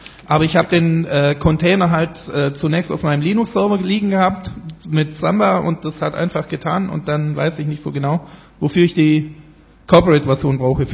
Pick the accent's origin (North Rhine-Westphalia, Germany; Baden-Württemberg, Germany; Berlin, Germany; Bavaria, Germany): Baden-Württemberg, Germany; und ich bin Schwabe